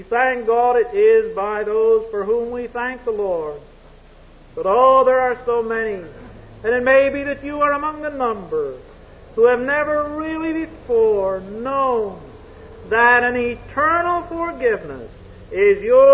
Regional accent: Canada; Well, I said, I'm from Canada

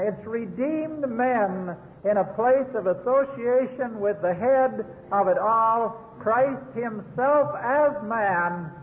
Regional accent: Canada; Because we belong to the nation of Israel? Because I'm a Canadian? Because some are Americans? No, not at all.

